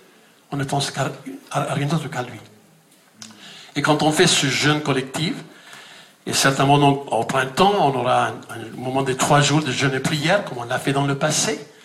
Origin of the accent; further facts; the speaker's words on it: Mexico; French is a second language; Moi je me rappelle quand on était jeunes au Mexique. On était une quarantaine de jeunes dans le village dans lequel on a grandi.